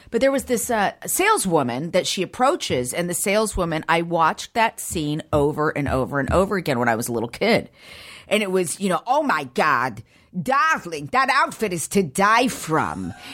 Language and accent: English; Downey, California, United States; I was born and raised in Downey, man.